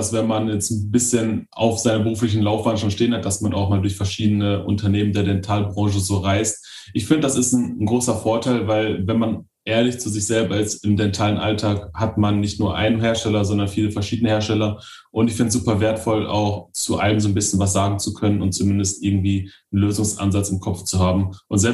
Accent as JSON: {"language": "German", "region": "North Rhine-Westphalia", "country": "Germany", "tie": "born or raised there", "said": "ist sein berufliches Reisegebiet meine alte Heimat, das Ruhrgebiet"}